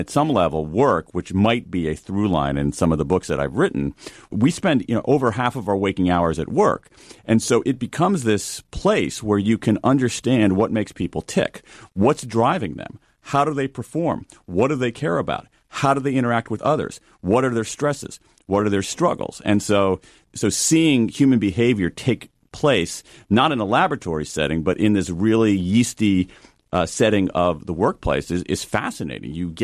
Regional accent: Midwest, United States; because I'm a kid from the Midwest and that's not going to be any kind of economic security.

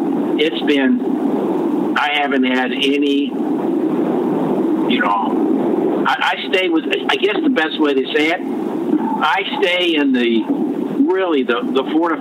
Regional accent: United States; I like a lot of, you know, American history because I'm American, okay?

